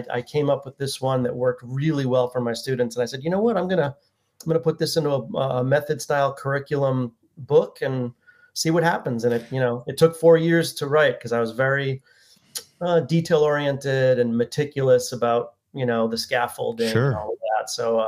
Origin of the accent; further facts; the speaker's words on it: Massachusetts, United States; So I grew up in Massachusetts, went down to the University of Miami